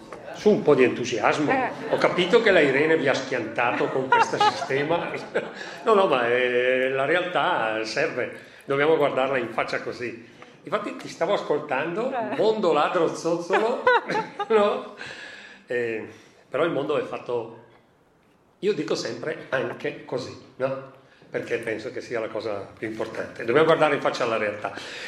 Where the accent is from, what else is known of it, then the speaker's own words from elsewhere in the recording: Brescia, Lombardy, Italy; ma perché sono di Brescia. Brescia è stata ed è uno dei leader mondiali di produzione di armi leggere